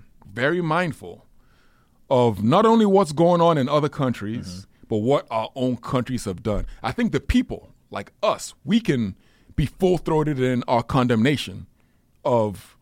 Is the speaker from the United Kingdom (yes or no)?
yes; United Kingdom; born there; There's the United Kingdom, where I was born and that I live.